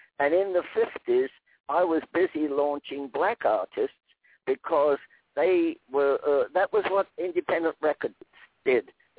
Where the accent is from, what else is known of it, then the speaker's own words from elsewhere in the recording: England, United Kingdom; born there; I was born in England and my dad taught me the record business.